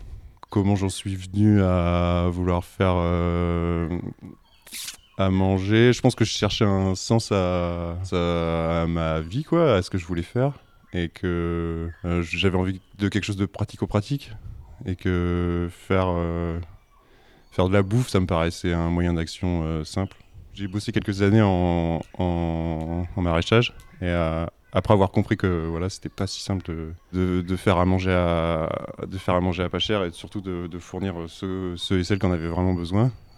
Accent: Bourgogne-Franche-Comté, France; Moi j'ai grandi en Bourgogne, dans l'est de la France. Ensuite je suis allé à Paris pour faire un brin d'études en cinéma-théâtre

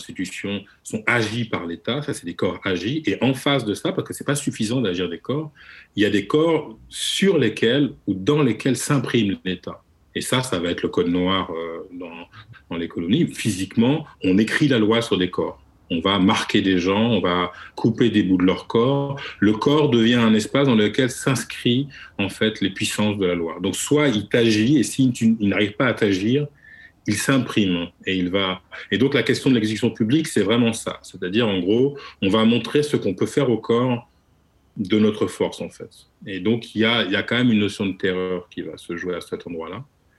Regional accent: France; je pense, en tant que Français, nous marque particulièrement à cause de ça

